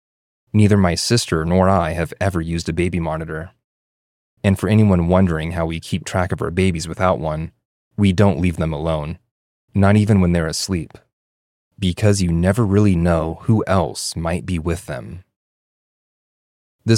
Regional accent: San Jose, California, United States; I grew up in the Bay Area, specifically in San Jose.

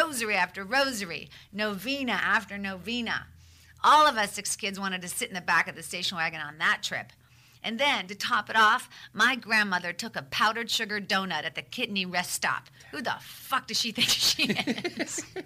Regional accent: Pittsburgh, Pennsylvania, United States; Growing up in Pittsburgh, like you were saying, growing up in the Midwest, the beach was elusive.

